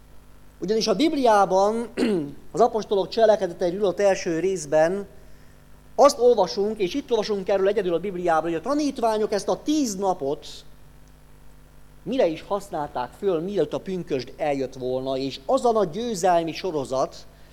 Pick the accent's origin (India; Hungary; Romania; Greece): Hungary; Great Hungarian Plain; Én alföldi gyerek vagyok